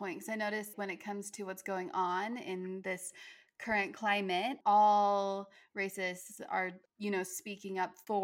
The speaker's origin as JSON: {"language": "English", "region": "Utah", "country": "United States", "tie": "born or raised there", "said": "I live in Utah. Well, I grew up in Utah."}